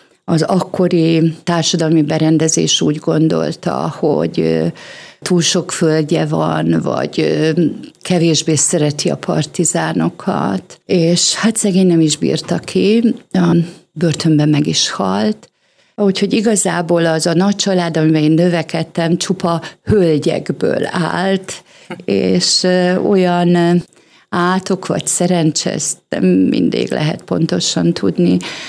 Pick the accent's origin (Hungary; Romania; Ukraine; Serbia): Serbia; Subotica, Vojvodina; born there; De nem Csantavéren születtem, szabadkai születésű vagyok